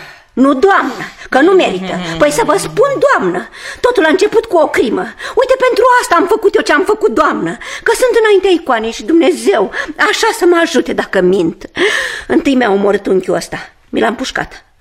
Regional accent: Domnești, Argeș, Romania; Nu, doamnă. Eu sunt deloc din Domnești.

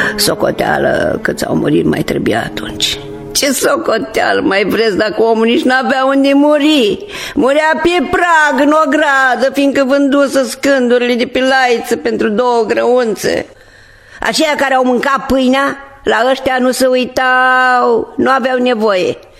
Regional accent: Gașba, Glodeni District, Moldova; din Gașba Glodeni.

